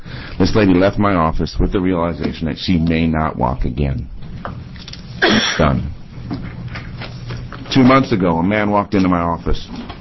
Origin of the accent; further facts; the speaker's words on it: Medford, Oregon, United States; I'm from Medford, Oregon.